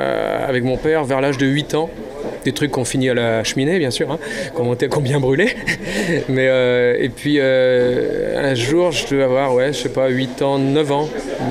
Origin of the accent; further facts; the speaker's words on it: Brittany, France; je suis breton, c'est-à-dire que je suis français, mais je suis d'un coin de l'extrême pointe ouest de la France, ça s'appelle la Bretagne, qui est un pays un peu différent de la France, on y parle une langue différente